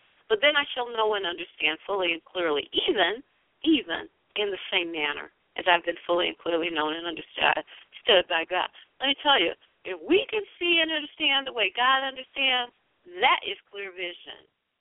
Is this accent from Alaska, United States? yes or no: no; Detroit, Michigan, United States; I come from the Motor City. You know, when you've ever seen one of those cars come off the line, off of a, auto line, an auto factory. My dad was an auto worker, and he worked in the auto factory